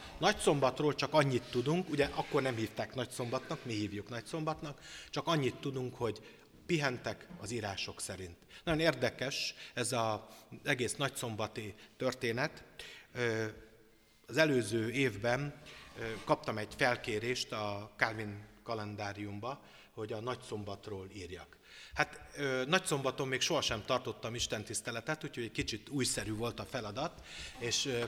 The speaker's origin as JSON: {"language": "Hungarian", "region": "Szabolcs-Szatmár-Bereg", "country": "Hungary", "tie": "born or raised there", "said": "én vidéken nőttem fel, Szabolcsban, legalábbis 14 éves koromig"}